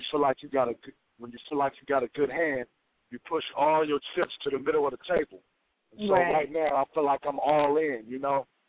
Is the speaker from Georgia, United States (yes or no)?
no; San Francisco, California, United States; And I know my assistant is from L.A., but I'm actually in the Bay Area. I'm from San Francisco.